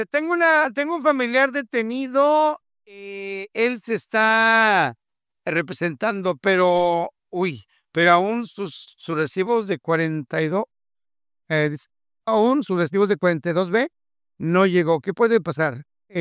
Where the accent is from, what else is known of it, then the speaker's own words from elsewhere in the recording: Mexico; Soy mexicano.